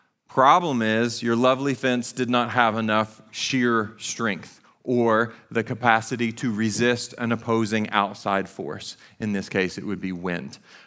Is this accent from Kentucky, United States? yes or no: no; Tennessee, United States; Because I'm from East Tennessee, I feel like I have the right to say words however the heck I want to say them.